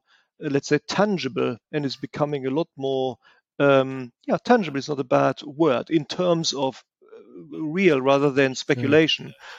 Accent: Germany; accent: German; Are you talking about my German accent?

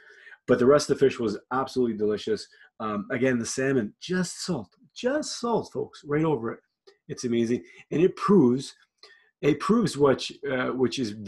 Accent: Ontario, Canada; I grew up in Northern Ontario. Shout out to Sault Ste. Marie. Shout out to Garden River. Shout out to Rankin Reserve.

